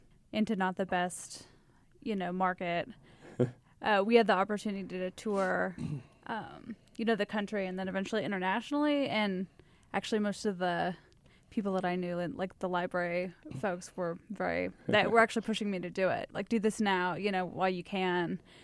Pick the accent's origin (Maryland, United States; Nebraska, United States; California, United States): Nebraska, United States; Omaha; also born or lived in New York; now in Bloomington, United States; And I'm from Omaha, Nebraska, also moved to New York. Also went to NYU, but for grad school